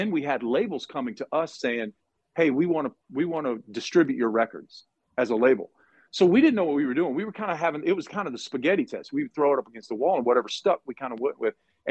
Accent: Florida, United States; now in Nashville, United States; I grew up in Florida, South Florida, and I got into all these Latin musics

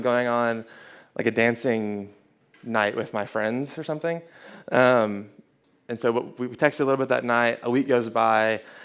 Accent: Hendersonville, United States; So I grew up in Hendersonville. Anyone heard of Hendersonville before?

